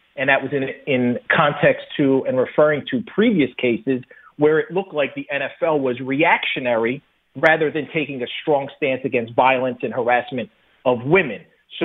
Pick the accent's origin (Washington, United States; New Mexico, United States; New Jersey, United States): New Jersey, United States; I'm from Jersey originally, so it's real close to New Jersey.